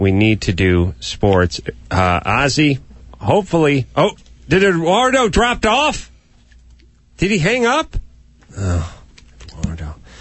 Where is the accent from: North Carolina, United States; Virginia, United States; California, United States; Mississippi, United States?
California, United States; Los Angeles; Here's the beauty of living and growing up in Los Angeles is it is so vast and so complicated